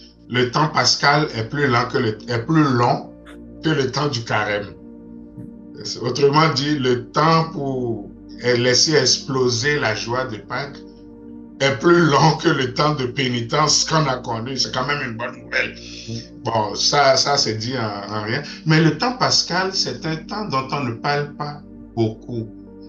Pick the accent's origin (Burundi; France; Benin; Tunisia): Benin; comme dans mon pays d'origine, le Bénin